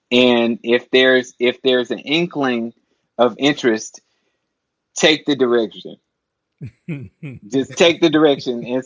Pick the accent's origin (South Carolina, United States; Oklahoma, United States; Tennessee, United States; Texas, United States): Tennessee, United States; Nashville; When I grew up in Nashville, Tennessee.